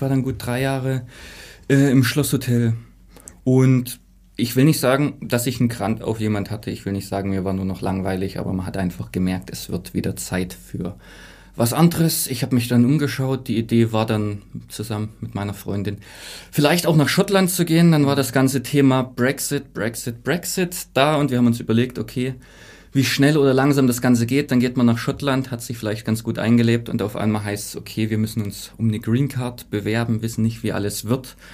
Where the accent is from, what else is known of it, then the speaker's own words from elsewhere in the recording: Thuringia, Germany; born there; gebürtig bin ich in Ostthüringen. Meine Eltern sind geschieden, das heißt, ich bin bei beiden aufgewachsen quasi.